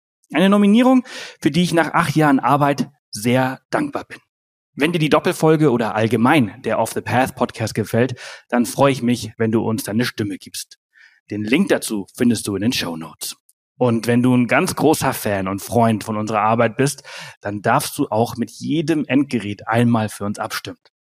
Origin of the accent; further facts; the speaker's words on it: Balearic Islands, Spain; Ich bin auf Mallorca geboren und aufgewachsen. Und ich habe keine nordische Familie. Und trotzdem ist irgendwie dieser Akzent hängen geblieben.